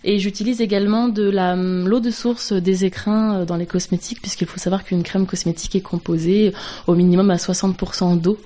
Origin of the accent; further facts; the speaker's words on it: Gap, Provence-Alpes-Côte d'Azur, France; Donc je suis née à Gap, j'ai 32 ans. J'ai grandi dans les Hautes-Alpes